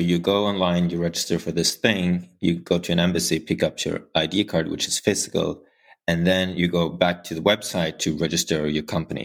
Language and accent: English; Norway; now in United States; I'm from Norway, but I live in the US